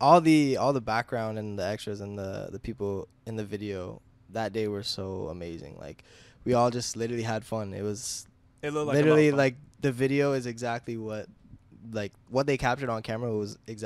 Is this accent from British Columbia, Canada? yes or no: no; Timmins, Ontario, Canada; now in Toronto, Canada; But growing up in Timmins, there wasn't much of a music scene, and there's really no like venues that put on concerts or shows.